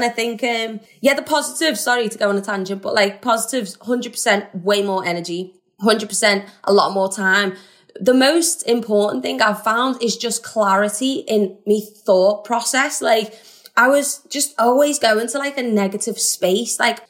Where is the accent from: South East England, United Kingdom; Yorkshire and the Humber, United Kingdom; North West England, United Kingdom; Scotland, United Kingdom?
North West England, United Kingdom; Liverpool; I'm a Scouser at heart, very family orientated.